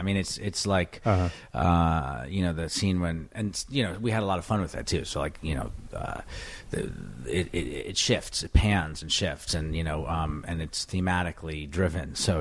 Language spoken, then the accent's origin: English; California, United States; it's three different cinemas in my hometown, the Bay Area.